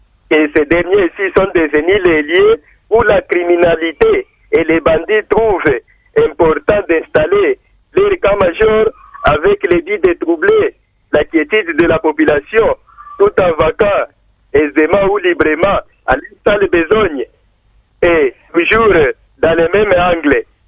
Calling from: Lubumbashi, Haut-Katanga, DR Congo; Et pour terminer, ici chez nous à Lubumbashi, les vieux arbres ont toujours causé des dégâts énormes.

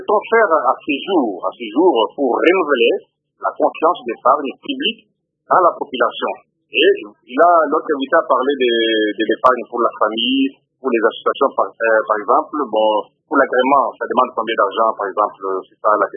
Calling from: Mozambique; Ici chez nous, en Mozambique, depuis les phénomènes bingo, les gens n'ont pas vraiment confiance dans les épargnes

